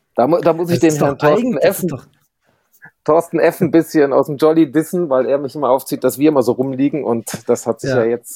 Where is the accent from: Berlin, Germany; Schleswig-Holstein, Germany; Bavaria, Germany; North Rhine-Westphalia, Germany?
North Rhine-Westphalia, Germany; Düsseldorf; als Düsseldorfer